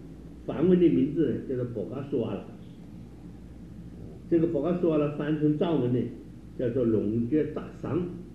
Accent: China; 这我们中国人道家就叫炼供嘛，烧丹炼供，黄白熟

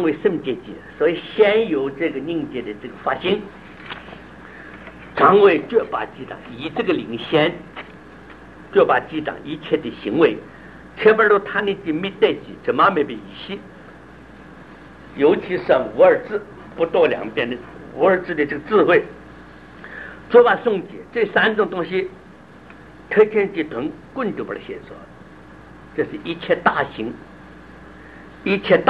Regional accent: Taiwan; 今天我们台湾去杀老虎，杀这个不亦乐乎？

